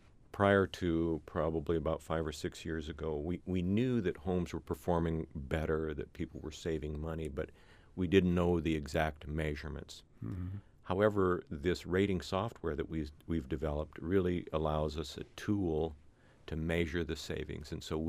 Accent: Tok, Alaska, United States; I grew up in the Tanner Cross Toke area where it's severely cold in the wintertime

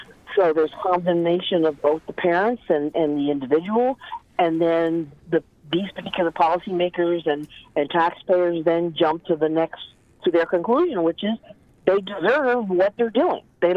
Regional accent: New York City, New York, United States; You know, I'm white. My ancestors came from Europe, and I came from the East Coast, New York City area. And boy, when I moved up here, I was told you will have to speak a lot less

